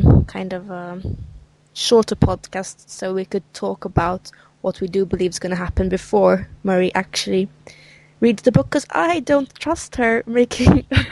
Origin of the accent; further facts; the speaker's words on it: Sweden; English is a second language; And we forgot to say we're both from Sweden.